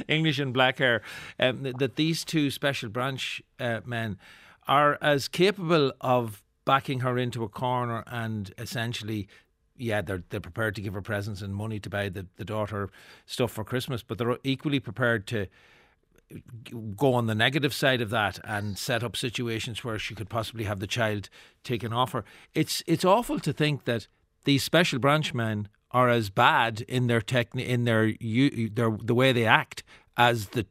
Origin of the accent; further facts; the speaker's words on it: Monaghan, Ulster, Ireland; I'm from Monaghan myself. I have a similar thing, just a bit further south, if you like.